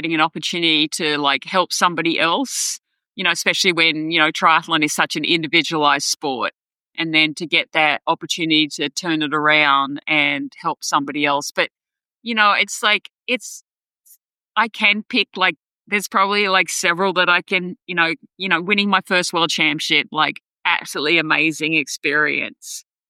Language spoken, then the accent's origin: English; Australia; my home country of Australia